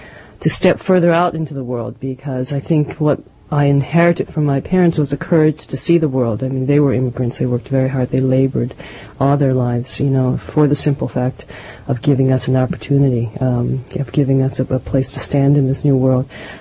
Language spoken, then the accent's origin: English; United States; I had gone to Berkeley, which was very different. I was born and raised in Chinatown. And so it was a whole new world for me to be outside of Chinatown.